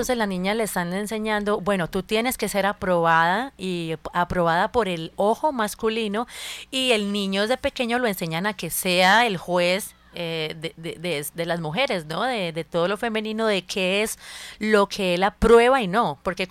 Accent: Cali, Valle del Cauca, Colombia; now in Barranquilla, Colombia; llegué acá, pues a Barranquilla, a la costa, y era que yo me imaginaba, claro, yo soy caleña y vengo de un clima caliente también, pero pasé muchos años pues en otros lugares más fríos.

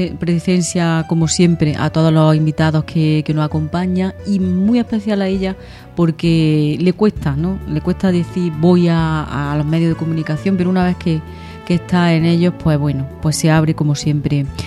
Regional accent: Andalusia, Spain; que tenemos unos derechos como andaluces y que siempre tenemos que defender.

